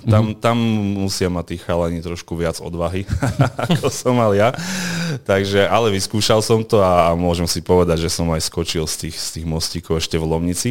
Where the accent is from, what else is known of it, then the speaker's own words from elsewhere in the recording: Štrba, Prešov Region, Slovakia; Áno, pochádzam zo Štrby